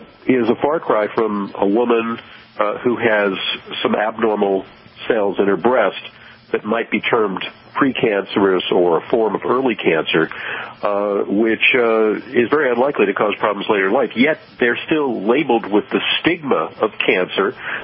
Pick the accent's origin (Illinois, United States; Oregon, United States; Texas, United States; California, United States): California, United States; Los Angeles; the smog that I grew up with in Los Angeles in the 50s and 60s